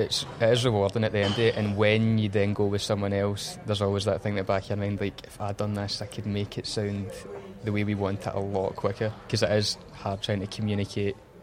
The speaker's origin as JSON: {"language": "English", "town": "Motherwell", "region": "Scotland", "country": "United Kingdom", "said": "but I was from Motherwell, man, Lanarkshire, PC DJs through the roof, man."}